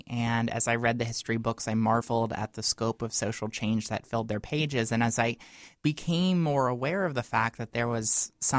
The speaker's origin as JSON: {"language": "English", "region": "Delaware", "country": "United States", "tie": "born or raised there", "said": "as the response was from my own community and family and friends here in Delaware, I also knew that my home state, like a majority of states still to this day"}